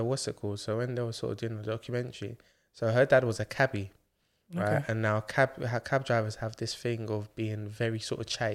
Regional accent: Nigeria; so obviously I'm Nigerian, right?

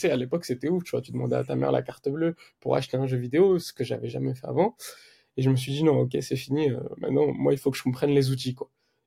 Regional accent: Paris, Île-de-France, France; j'ai 21 ans, je suis de Paris.

